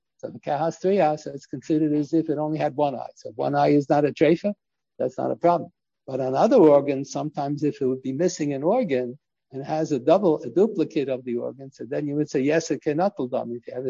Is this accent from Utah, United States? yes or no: no; Pennsylvania, United States; born there; also born or lived in Philadelphia; I remember in Philadelphia, I was born in Pennsylvania. So for a few years, we lived in Philadelphia.